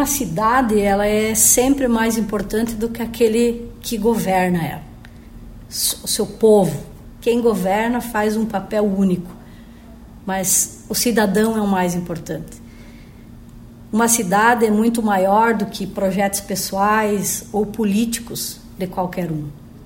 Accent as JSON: {"language": "Portuguese", "country": "Brazil", "tie": "born or raised there", "said": "hoje sou prefeita desta cidade onde nasci, cresci, constituí minha família e, acima de tudo, tenho orgulho de ser palmitense. E eu tenho aqui também orgulho de ter testemunhado, nos meus 48 anos de idade"}